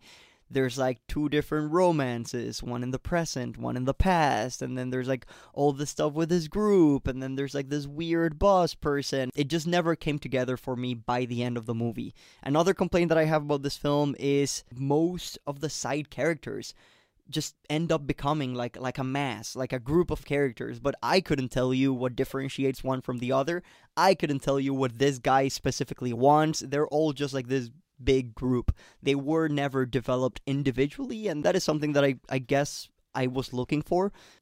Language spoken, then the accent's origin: English; Colombia; now in Canada; I had to fly back home to Colombia in a very impromptu manner. So, you know, I went back home to my home country. I went back to my town to spend Christmas with my family.